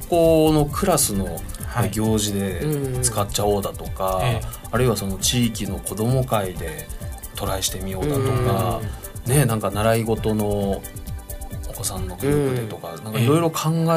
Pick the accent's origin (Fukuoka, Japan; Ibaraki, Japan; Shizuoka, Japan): Fukuoka, Japan; 僕は福岡出身なので、長崎のハウステンボスには時々行ってたんですけど